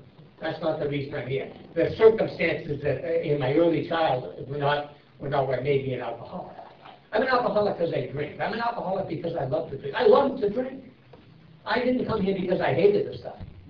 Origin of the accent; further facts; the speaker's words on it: Concord, New Hampshire, United States; I was brought up in New Hampshire, up in Concord, Claremont, up above there. Ultimately, I moved down to Watertown.